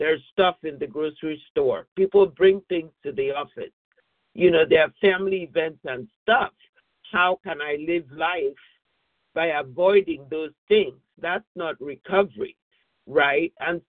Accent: California, United States; from California

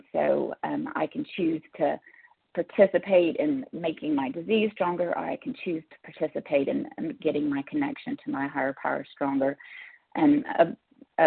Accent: Oklahoma, United States; I am from Oklahoma.

